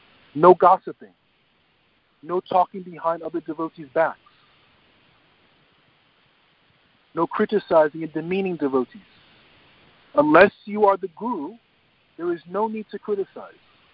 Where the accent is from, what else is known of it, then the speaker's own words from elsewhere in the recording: Chicago, Illinois, United States; My home city is, I'm from Chicago. I grew up, before I went to Gurukul, I was born in Chicago.